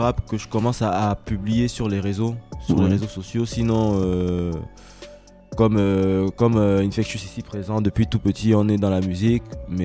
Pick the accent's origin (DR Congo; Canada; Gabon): Gabon; now in France; Du Gabon.